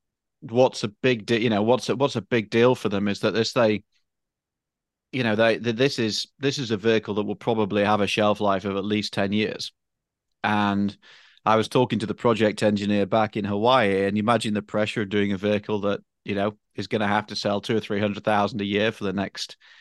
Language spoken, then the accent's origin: English; United Kingdom; I always say to people, obviously I'm British